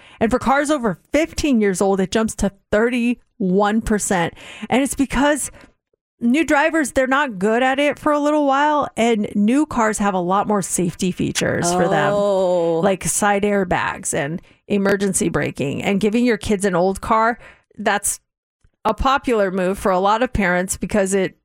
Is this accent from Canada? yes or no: no; Denver, Colorado, United States; My hometown, Denver, Colorado, number 6. So we come from some pretty cool places.